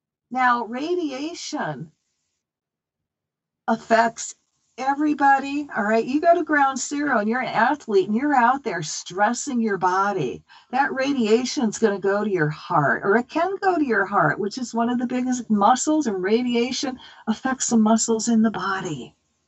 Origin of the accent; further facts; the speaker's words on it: Hawaii, United States; I'm from Hawaii. Now we're getting hit with radiation.